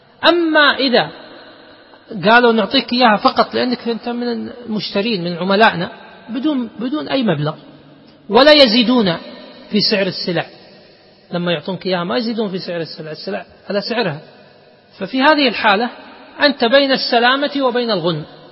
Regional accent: Kuwait

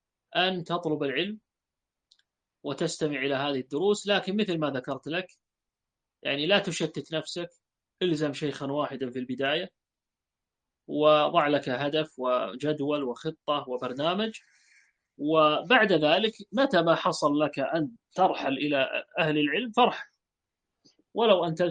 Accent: Kuwait; أنا أعرف أحد المشايخ عندنا هنا من خارج الكويت، وصار مدرس عندنا في الكويت

